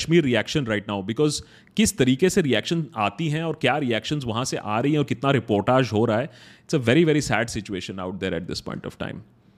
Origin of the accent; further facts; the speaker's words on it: Uttar Pradesh, India; भाई मैं यूपी से हूं यार गालियां नहीं आती हैं क्या मुझे